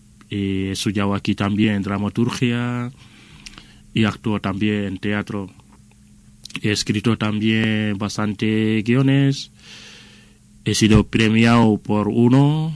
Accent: Senegal; now in Spain; Soy de Senegal y llevo aquí en España 5 años ahora. 2 años aquí en País Vasco.

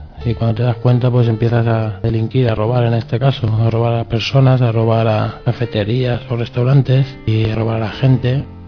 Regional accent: Spain; Somos todos españoles de diferentes sitios de España.

